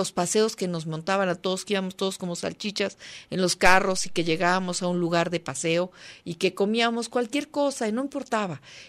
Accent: Guadalajara, Jalisco, Mexico; Yo soy nacida en Guadalajara. Soy orgullosa tapatía, mi mamá también es orgullosa tapatía, mi papá es de origen oaxaqueño, mi abuela juchiteca, entonces pues es una mezcla ruda ahí, ¿no? Una extraña mezcla ruda

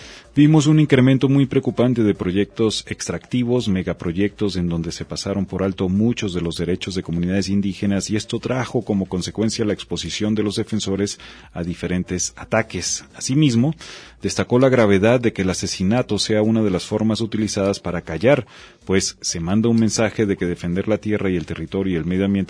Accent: Mexico; impulsar su agenda minera por encima de nosotros como mexicanos

